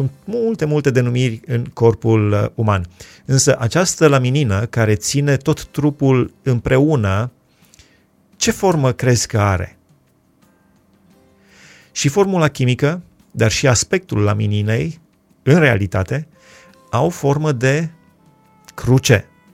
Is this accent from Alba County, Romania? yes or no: yes; Alba Iulia, Alba County, Romania; mi-am amintit că eu am crescut în Alba Iulia